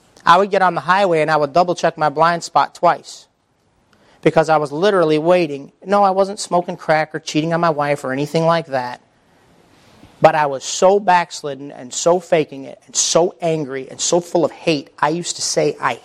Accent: Michigan, United States; They're all from Ohio anyways. I'm from Michigan.

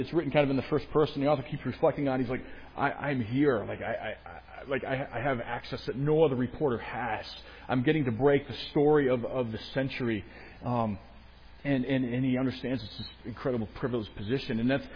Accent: Boston, Massachusetts, United States; I grew up in the Larry Bird days in Massachusetts, in Boston.

